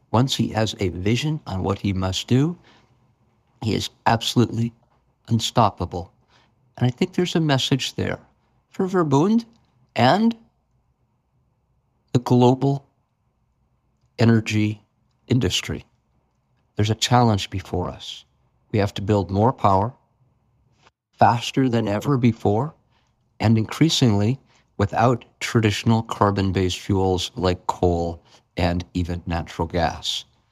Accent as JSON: {"language": "English", "country": "United States", "said": "this is a case where I'm not afraid to admit as an American"}